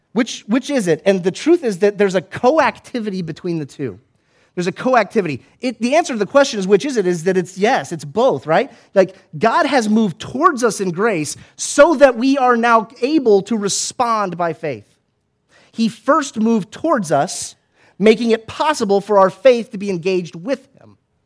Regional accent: United States; How long is this going to take, right? I'm an American.

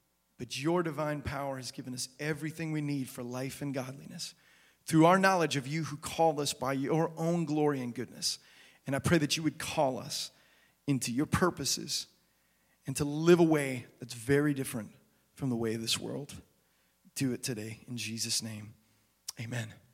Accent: Sheboygan, Wisconsin, United States; moved away as an adult; now in Nashville, United States; when we were visiting from Nashville, where we lived, Sheboygan, my hometown, visiting my family there

